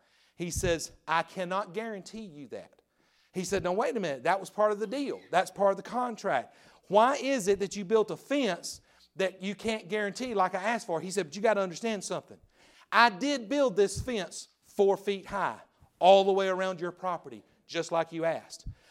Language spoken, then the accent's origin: English; Westminster, United States; Man, I told you I grew up in Westminster. We didn't have a lot of winning ball teams over there.